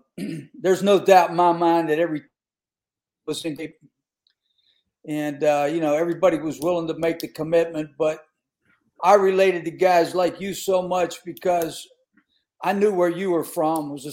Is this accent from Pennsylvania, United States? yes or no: yes; Pennsylvania, United States; the mentality is the same way that I grew up in Western PA